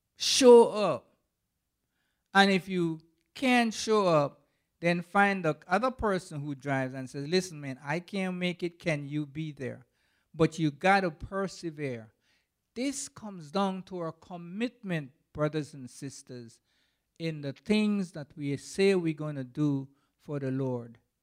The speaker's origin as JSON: {"language": "English", "country": "Belize", "tie": "born or raised there", "said": "When I was growing up in Belize, we didn't have TV. And TV didn't come to Belize until after I got married"}